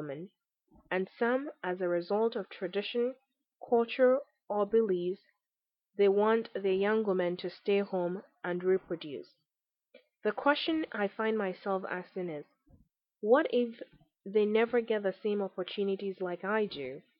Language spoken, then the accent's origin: English; Accra, Greater Accra, Ghana; I was born and raised in Accra, Ghana. I come from a family of five, which includes my parents and two siblings.